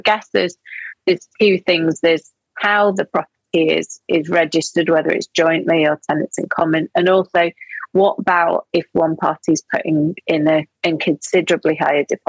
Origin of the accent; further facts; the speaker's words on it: United Kingdom; We're British, exactly.